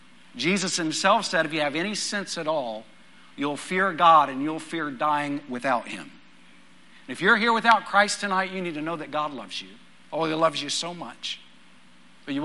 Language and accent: English; Texas, United States; We grew up in West Texas.